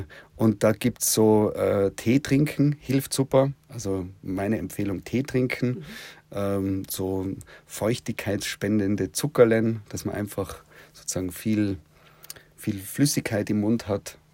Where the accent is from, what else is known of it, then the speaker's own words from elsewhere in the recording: Tyrol, Austria; doch, ich bin da aufgewachsen und komme aus Tirol